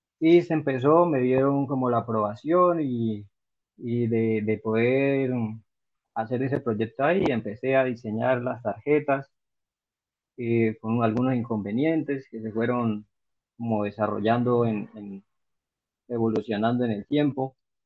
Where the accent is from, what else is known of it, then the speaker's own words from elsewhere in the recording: Yopal, Casanare, Colombia; pues como soy de Yopal, entonces nos reuníamos en el centro